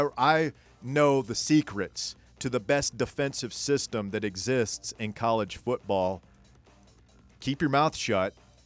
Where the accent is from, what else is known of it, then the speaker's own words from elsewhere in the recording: Alabama, United States; I'm from Alabama. We just won a national championship.